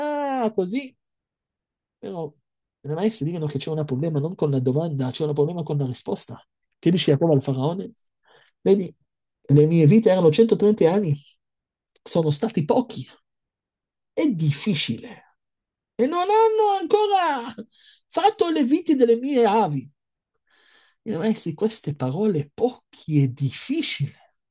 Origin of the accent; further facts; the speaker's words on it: Antwerp, Flanders, Belgium; Italian is a second language; Io vengo da Belgio, sono nato là in Anversa. Là, ci sono tanti ebrei che lavorano in diamante.